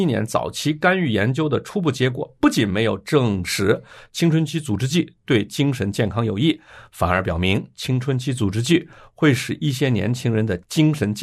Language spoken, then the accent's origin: Chinese; China; 我们从小在中国长大